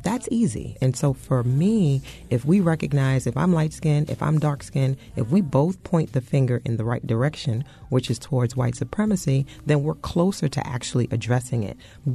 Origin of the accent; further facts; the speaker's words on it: New Orleans, Louisiana, United States; For me, growing up, born and raised in New Orleans, I was made to know that I was dark-skinned from very early on.